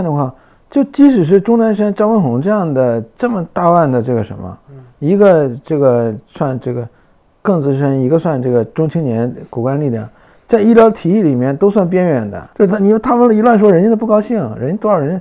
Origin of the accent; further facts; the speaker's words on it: Northeast China, China; 我们老家东北